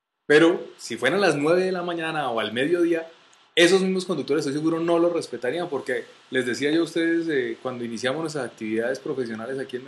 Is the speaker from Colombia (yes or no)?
yes; Colombia; Yo como colombiano soy al revés.